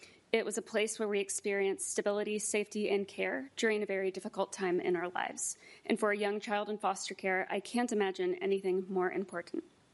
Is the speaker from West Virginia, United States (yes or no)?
yes; West Virginia, United States; teenager, I was in the foster care system and later became a kinship guardian for my little sister in my home state of West Virginia.